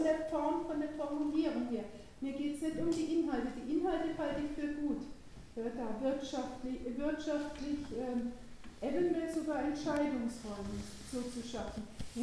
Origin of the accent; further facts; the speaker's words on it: Bavaria, Germany; bin ich Fränkin. Dann weiter hat man trotzdem irgendwie eine wahre politische Identität, bayerisch trotzdem irgendwie, dann süddeutsch, dann deutsch